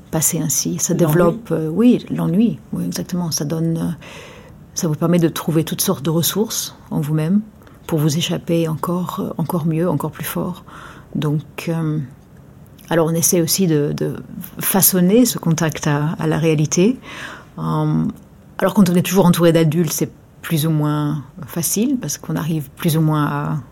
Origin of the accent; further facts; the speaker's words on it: Aix-en-Provence, Provence-Alpes-Côte d'Azur, France; born there; Je suis née à Aix-en-Provence en 1969 et je suis musicienne.